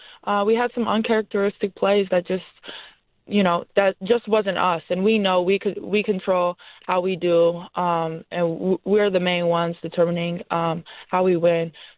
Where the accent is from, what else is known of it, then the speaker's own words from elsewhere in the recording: Texas, United States; For me personally, as you know, I came from Texas.